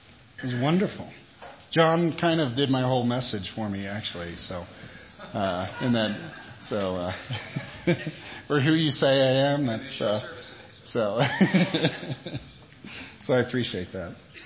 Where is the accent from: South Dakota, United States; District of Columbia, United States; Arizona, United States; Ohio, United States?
Ohio, United States; accent: Ohio; So my Ohio accent, maybe I'll just keep it nice and even-tempered and everything.